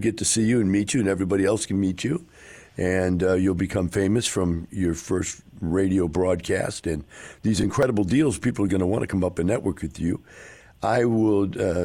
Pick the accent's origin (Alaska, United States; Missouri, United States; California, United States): Missouri, United States; St. Louis; born there; You know, I was born in St. Louis, Missouri, right?